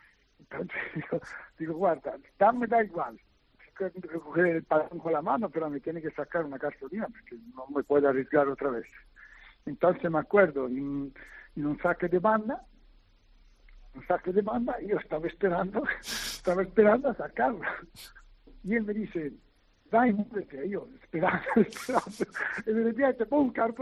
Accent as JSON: {"language": "Spanish", "country": "Italy", "second_language": "Spanish", "said": "yo, pur siendo italiano, me he sentido más orgulloso de vestir la camiseta en Valencia"}